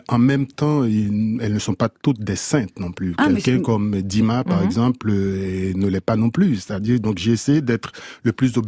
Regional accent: Haiti; je suis d'Haïti, donc forcément, oui. C'est là où il y a le meilleur rhum de la Caraïbe

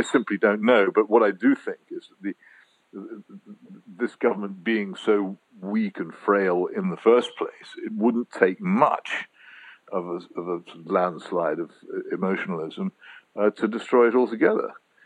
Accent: United Kingdom; the people of my generation who were brought up as British patriots also feel an attachment to the continent of Europe.

